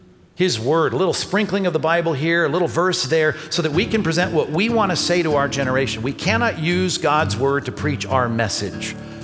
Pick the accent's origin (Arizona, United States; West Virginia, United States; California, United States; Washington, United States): California, United States; Well, yes, I am from California.